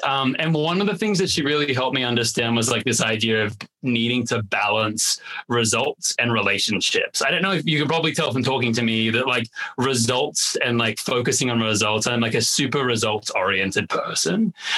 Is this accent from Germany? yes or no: no; Australia; As an Australian, I like to swear a lot.